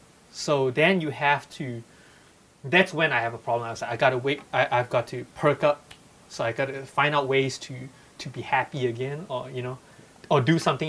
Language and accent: English; Malaysia; now in United States; a collection of short stories from growing up in Malaysia.